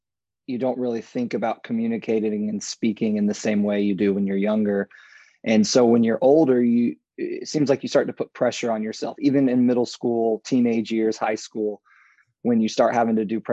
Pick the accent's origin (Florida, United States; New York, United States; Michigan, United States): Florida, United States; Miami; now in Jacksonville, United States; Yeah, I'm from Florida and grew up in Florida, lived in Florida my whole life, born in Miami and kind of moved around. But right now we're located in Jacksonville, which is Northeast Florida